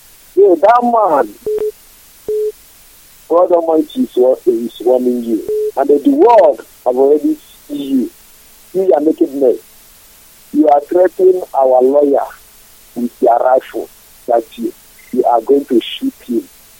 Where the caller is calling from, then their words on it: Anambra, Nigeria; I'm calling from Ogosi, Anambra, Biafra land.